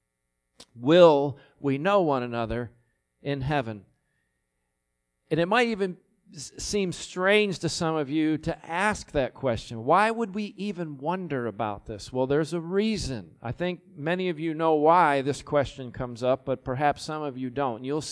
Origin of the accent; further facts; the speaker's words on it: Buffalo, New York, United States; now in Houston, United States; I miss that weather that I grew up with back in the Buffalo area.